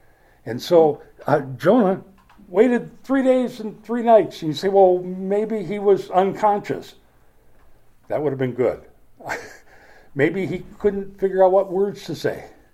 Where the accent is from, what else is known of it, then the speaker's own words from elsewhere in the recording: Minnesota, United States; that's the way the Scandahoovians talk there, where I grew up in Minnesota.